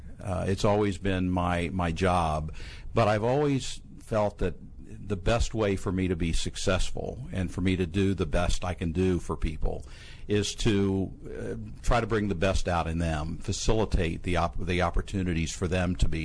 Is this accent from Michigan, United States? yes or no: no; Maryland, United States; I'm from the Eastern Shore of Maryland, right outside of Ocean City, where I was born and raised.